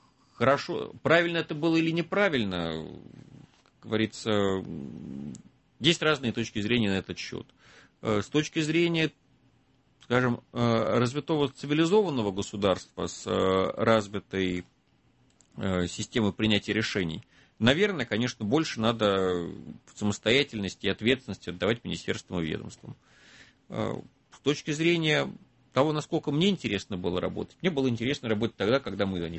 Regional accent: Moscow, Russia; Сам москвич, мама из Нижнего, папа из Питера.

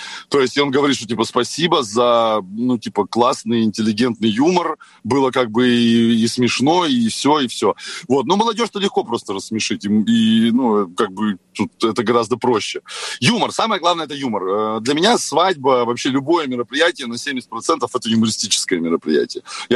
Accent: Kostroma, Kostroma Oblast, Russia; я начинал вести свадьбы в Костроме. Я родом из Костромы просто.

